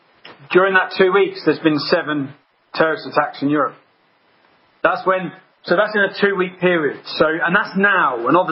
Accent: Luton, East of England, United Kingdom; I always say, Alex, in my hometown of Luton, which is now, we have over 30 mosques

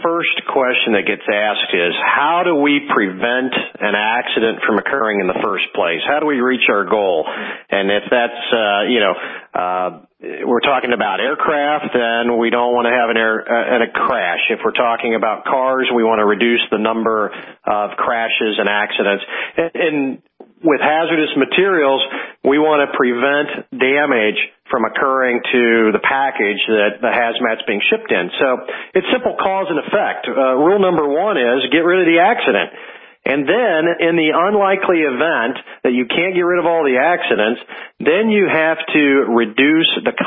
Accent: Midwest, United States; And, I don't know, I'm from the Midwest.

